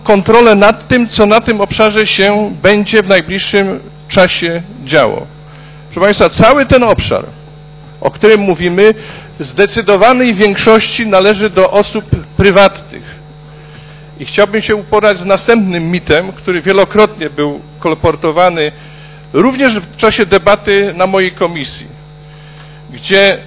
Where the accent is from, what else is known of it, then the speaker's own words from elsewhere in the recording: Poznań, Greater Poland Voivodeship, Poland; Ja jako Poznaniak od wielu pokoleń jestem w sposób szczególny związany z takimi miejscami, kultowymi miejscami jak Sołacz w Poznaniu